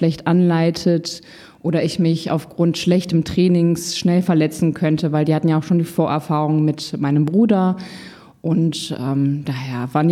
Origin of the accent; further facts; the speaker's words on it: Paderborn, North Rhine-Westphalia, Germany; now in Hamburg, Germany; Also ich bin damals aus persönlichen Gründen 2016 von Paderborn, meiner Heimat, nach Hamburg gezogen